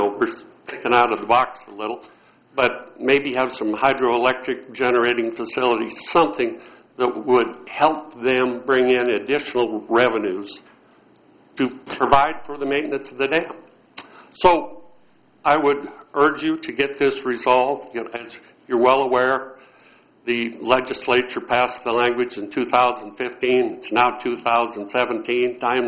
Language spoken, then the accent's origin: English; Three Forks, Montana, United States; I'm from Three Forks, Montana.